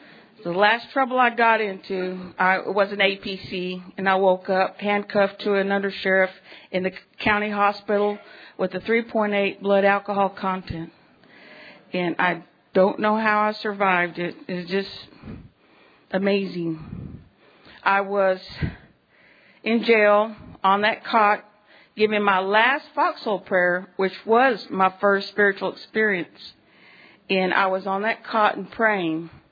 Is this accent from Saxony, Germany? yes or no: no; Ludwigsburg, Baden-Württemberg, Germany; also born or lived in Arizona; now in Oklahoma, United States; I'm Comanche and I'm Oto, and I was really glad to be a little bit of French growing up. I used to like to tell people that. I was born in Arizona, and I started growing up in Ludwigsburg, Stuttgart, West Germ